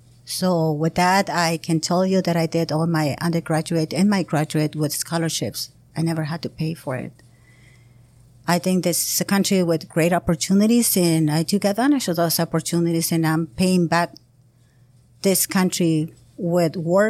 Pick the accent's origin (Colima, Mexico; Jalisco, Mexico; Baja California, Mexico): Baja California, Mexico; Mexicali; moved away as an adult; now in United States; So I was born in Mexicali, went college in Mexicali for an accounting. And I work as an accountant for the Tourism and Convention Bureau, Comités Turismo y Convenciones, for the Municipality of Mexicali. I worked there 7.5 years before I moved to the United States.